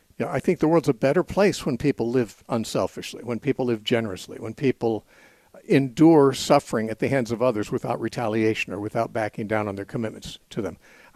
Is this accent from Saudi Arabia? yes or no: no; United States; I'm an American. I have sanitary water coming out my plumbing.